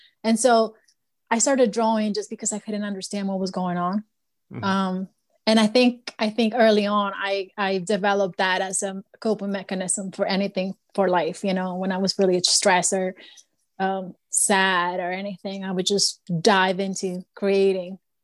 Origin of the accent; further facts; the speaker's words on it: Peru; English is a second language; When we grew up in Peru, I lived in the 90s, where Peru was written with terrorist organizations.